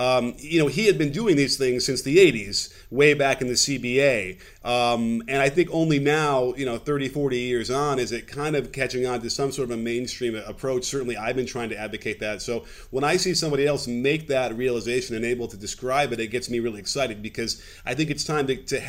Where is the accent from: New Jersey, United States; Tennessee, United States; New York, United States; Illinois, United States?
Illinois, United States; Chicago; I was lucky that I grew up in Chicago and had Phil Jackson to sort of model what we were looking for